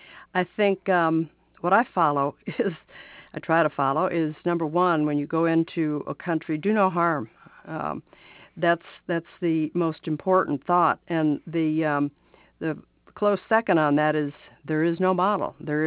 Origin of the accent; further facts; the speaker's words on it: United States; And having said that, I'm from Washington, so I can say that a lot.